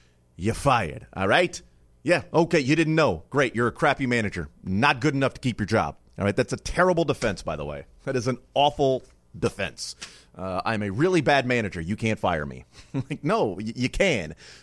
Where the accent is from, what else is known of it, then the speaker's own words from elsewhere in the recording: Kentucky, United States; Not from Louisville, I'm from Oldham.